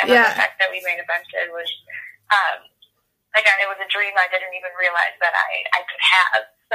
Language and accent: English; Chicago, Illinois, United States; just being in Chicago, too, I think, again, another bias, because I'm from Chicago.